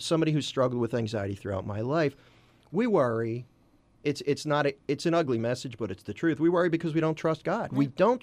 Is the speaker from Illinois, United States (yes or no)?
no; Philadelphia, Pennsylvania, United States; Listen, I'm a city guy, right? I grew up in Northeast Philly. I'm not a bird lover by nature.